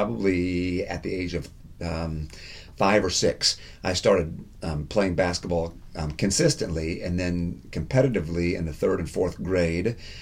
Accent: Michigan, United States; born there; So I was born in Michigan, actually northern Michigan, about as far north as you can go without crossing into the Upper Peninsula, they call it.

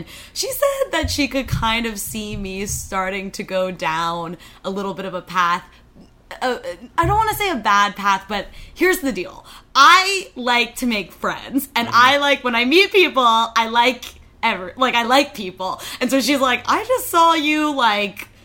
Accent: Yardley, Pennsylvania, United States; I grew up in Yardley, Pennsylvania.

